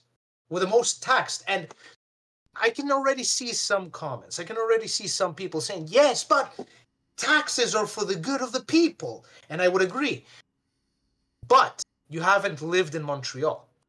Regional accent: Greece; now in Canada; included my home country of Greece and maybe even Zimbabwe.

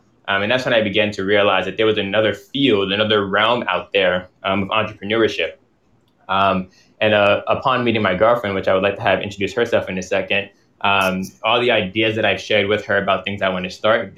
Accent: Bronx, New York, United States; also born or lived in Trinidad; I was born in Trinidad and moved here to the Bronx, New York, where I've lived most of my life.

